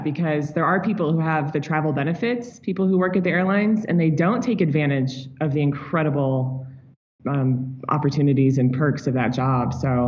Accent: St. Louis, Missouri, United States; I grew up in St. Louis.

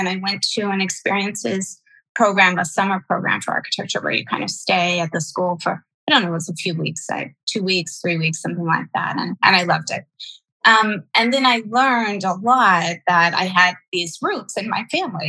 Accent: Delaware, United States; I grew up in Delaware, On the East Coast, in a small beach town in Delaware, so the bottom of it. My parents were actually originally from DC, not too far away

